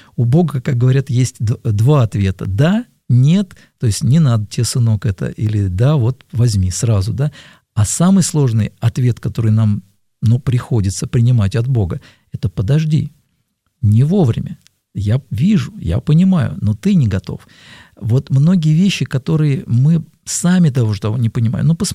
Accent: Moscow, Russia; Я москвич, и родился и вырос здесь

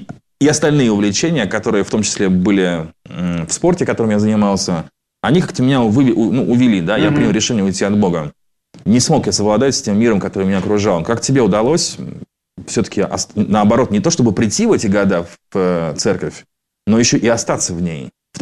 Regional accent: Saint Petersburg, Russia; born there; Мы с тобой ровесники, на самом-то деле, да, мне тоже будет в этом году 39 лет. У нас тоже, у меня тоже есть дети. Я тоже родился в Ленинграде.

